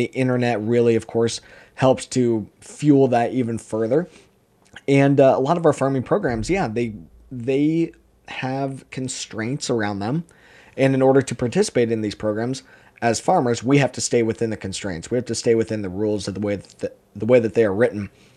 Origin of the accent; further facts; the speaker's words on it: United States; And as American farmers, we're extremely good at producing corn and soybeans and our other commodities